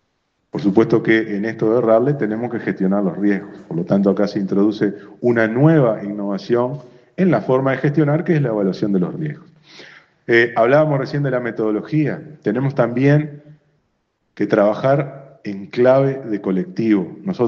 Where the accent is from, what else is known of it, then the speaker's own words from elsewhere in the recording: Salta, Argentina; No se olvide, presidente, que yo soy salteño, lo he dicho más de una oportunidad acá.